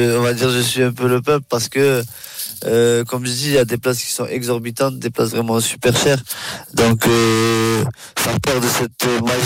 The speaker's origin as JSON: {"language": "French", "country": "France", "said": "porter toute une délégation à Paris, ici chez nous en France"}